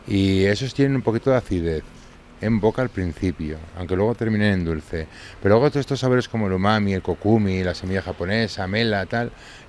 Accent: Navarre, Spain; como soy de Navarra y somos bastante tradicionales

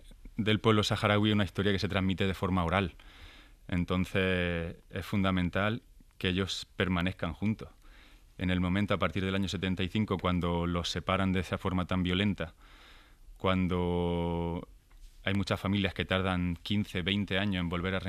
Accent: Vera, Andalusia, Spain; yo soy de Vera, de un pueblo de Almería

